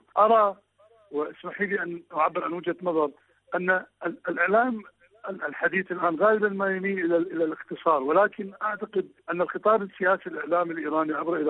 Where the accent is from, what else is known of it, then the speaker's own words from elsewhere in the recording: Iraq; من العراق، أعمل في مجال الصحافة المحلية ولدي صحيفة محلية